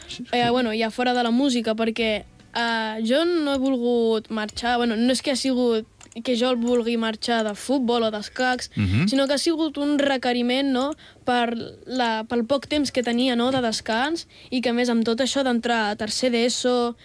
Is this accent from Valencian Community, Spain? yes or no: no; La Múnia, Catalonia, Spain; Sí, sóc de la Múnia.